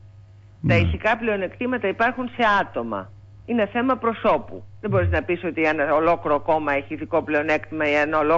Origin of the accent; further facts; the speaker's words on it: Greece; Αλλά το ότι η χώρα μου, η πατρίδα μου